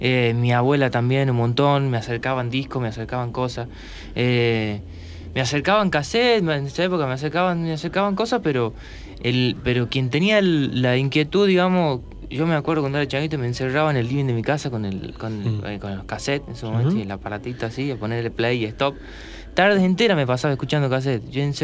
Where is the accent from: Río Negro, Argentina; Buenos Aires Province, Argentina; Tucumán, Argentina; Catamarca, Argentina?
Tucumán, Argentina; Y yo soy de Tucumán.